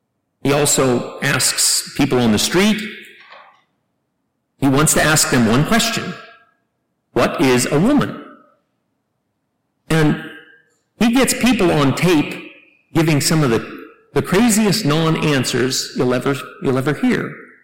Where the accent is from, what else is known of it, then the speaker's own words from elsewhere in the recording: Kansas, United States; where I grew up in Kansas, we had only dirt roads.